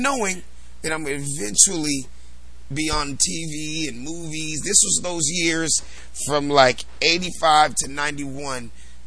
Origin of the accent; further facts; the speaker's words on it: Los Angeles, California, United States; the same way Will grew up in Philly was the exact same way I grew up in South Central LA.